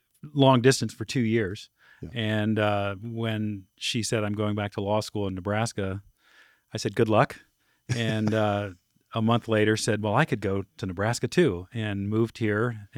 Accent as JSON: {"language": "English", "country": "Bermuda", "tie": "born or raised there", "moved": "yes", "lives_now": "Lincoln, United States", "said": "So I grew up in Bermuda, came to Lincoln and just fell in love with the community"}